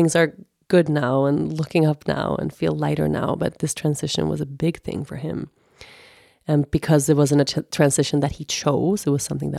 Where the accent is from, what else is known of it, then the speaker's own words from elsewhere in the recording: Sweden; English is a second language; I mean, I lived literally 15 years I was away from Sweden. I was in Costa Rica, I was in the States, I was in Aruba